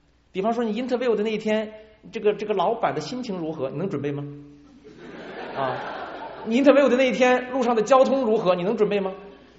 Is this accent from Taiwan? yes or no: no; China; 中国人所有的落后、所有的屈辱、所有的挨打都归到外国人头上去，我们中国人老是检讨来检讨去